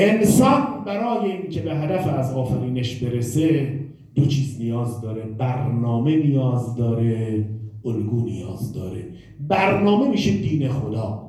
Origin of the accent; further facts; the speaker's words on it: Tehran, Tehran Province, Iran; born there; من متولد تهرانم